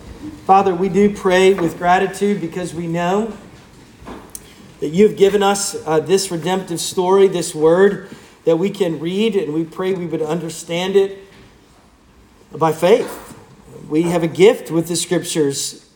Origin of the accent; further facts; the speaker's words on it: Asheville, North Carolina, United States; we were down in my hometown of Asheville. It was for my 30th high school reunion.